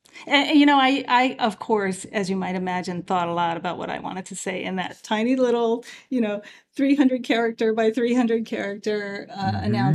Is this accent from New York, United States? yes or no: no; Virginia, United States; I grew up in Virginia. So that was my hometown big paper, you know, when I was a kid.